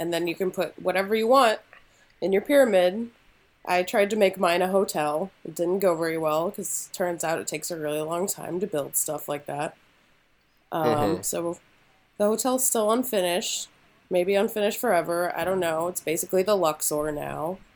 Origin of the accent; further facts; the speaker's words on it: Midwest, United States; I'm a Midwest. I'm from the Midwest.